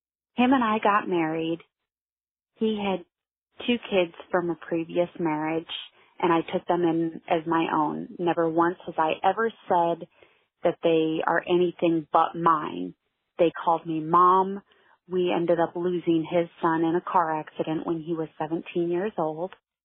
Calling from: Katy, Texas, United States; I'm calling from Katy, Texas.

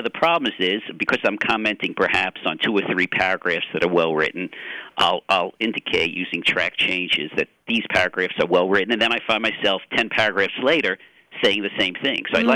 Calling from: Tallahassee, Florida, United States; Tallahassee, Florida at Florida State University.

